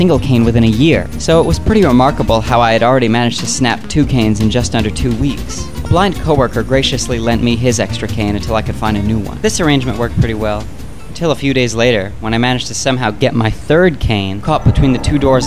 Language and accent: English; New York City, New York, United States; I'm from New York City, so I was used to the fast pace of living